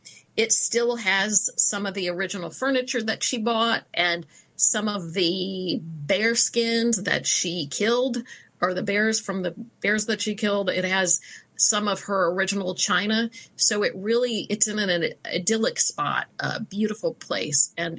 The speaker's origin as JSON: {"language": "English", "region": "Midwest", "country": "United States", "said": "I'm a Midwesterner."}